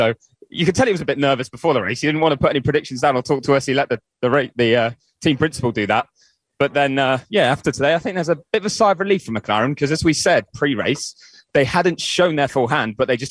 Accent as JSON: {"language": "English", "country": "United Kingdom", "said": "I tell you, as a Brit, you'd have to come and travel for that."}